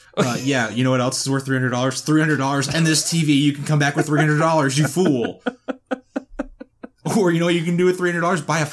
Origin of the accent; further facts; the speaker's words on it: United States; Yes. I'm an American.